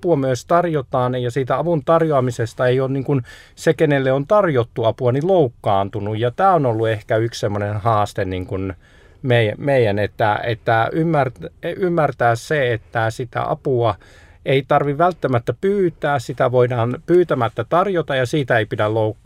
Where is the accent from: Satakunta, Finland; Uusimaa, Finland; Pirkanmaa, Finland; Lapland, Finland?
Pirkanmaa, Finland; Tampere; born there; also born or lived in Seinäjoki; No itse asiassa mä oon Tampereelta syntynyt. Tampereella on asuttu silloin, kun oon syntynyt, ja sitten Seinäjoella on myös osan lapsuudesta asunut, mutta pienellä maaseutukaupungissa on asunut suurimman osan lapsuudestani nuoruuteni, ja sitten mummolat on ihan maaseudulla ollut